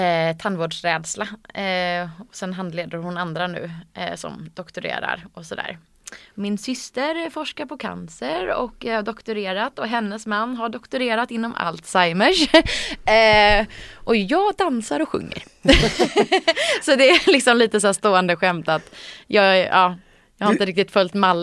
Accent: Gothenburg, Västra Götaland County, Sweden; accent: Gothenburg; now in Stockholm, Sweden; Jag är född och uppvuxen i Göteborg. Och nu när jag pratar så måste jag bre på min göteborgska här. Men den har ju försvunnit lite granna. Jag har ju bott i Stockholm nu sedan 2011.

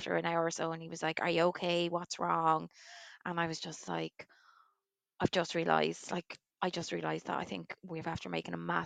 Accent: Waterford, Munster, Ireland; now in Leixlip, Ireland; I'm from Waterford. I am obviously a twin mum. I only have twins. I had my twins when I was 41. I'm currently, I live in Leixlip.

